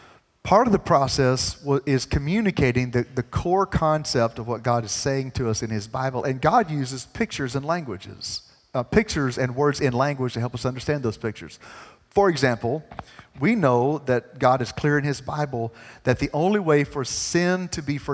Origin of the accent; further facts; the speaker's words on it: United States; I grew up in America, which means I only know one language.